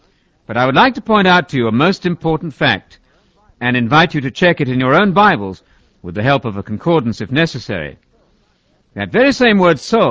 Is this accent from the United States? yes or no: no; England, United Kingdom; I was about 13, growing up in England.